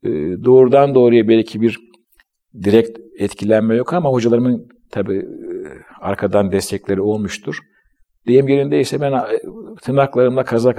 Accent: Ankara, Turkey; ben annemin babamın yanında yetiştim. Fakülteyi hep beraber okurduk, liseyi vesaire Ankara'da.

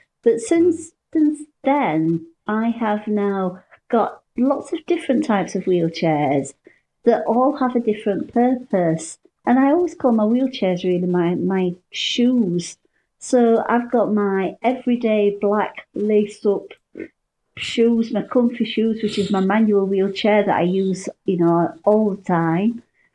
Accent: Yorkshire and the Humber, United Kingdom; So I'm right on the border of Yorkshire and Cumbria. So as you probably can tell with my accent, I am a Yorkshire lass. And I just live right on the fells.

